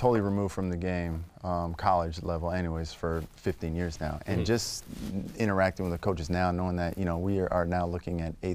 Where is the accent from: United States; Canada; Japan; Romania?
Canada; For me, the biggest thing was growing up in Canada, where all we really played was hockey at the time.